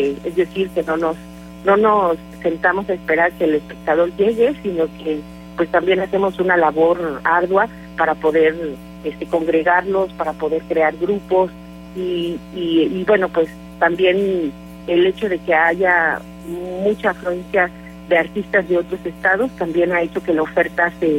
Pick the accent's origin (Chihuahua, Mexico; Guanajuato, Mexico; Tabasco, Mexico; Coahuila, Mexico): Guanajuato, Mexico; Dolores Hidalgo; now in Querétaro, Mexico; Pues tengo viviendo aquí en Querétaro 31 años. Y pues llegué de Dolores Hidalgo, Guanajuato